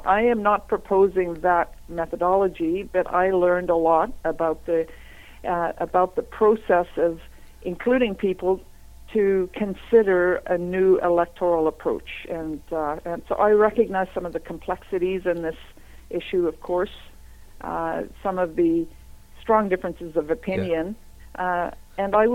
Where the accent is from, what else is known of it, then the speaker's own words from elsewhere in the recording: Canada; but I'm a Canadian first